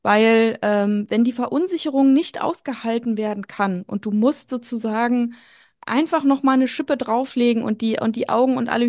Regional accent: Brandenburg, Germany; Ich komme aus Brandenburg

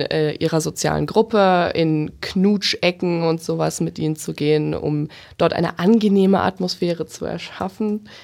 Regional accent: Bavaria, Germany; Genau, bin ich aus Bayern.

